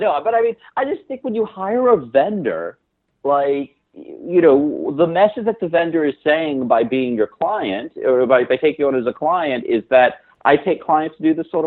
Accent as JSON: {"language": "English", "region": "the South", "country": "United States", "said": "And I am from the South. Like, barbecue is something we take seriously down there."}